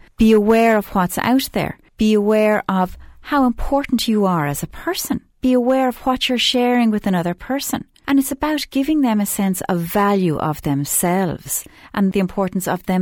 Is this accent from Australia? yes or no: no; Ireland; We grew up in Ireland, all right? You know, if you're my generation, I never went to school with a boy.